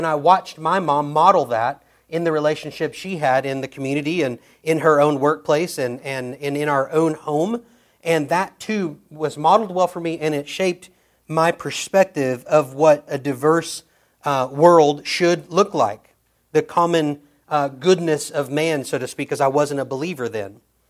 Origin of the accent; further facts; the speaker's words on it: North Little Rock, Arkansas, United States; So I grew up in central Arkansas, and my hometown of North Little Rock is a city made up demographically of both the well-off and the paycheck-to-paycheck.